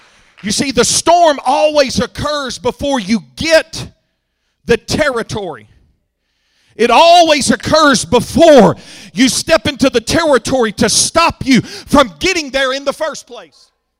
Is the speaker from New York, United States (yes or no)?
no; Houston, Texas, United States; Now, I'm from Houston, Texas, so you're going to have to pardon me a little bit, but he's about your turf.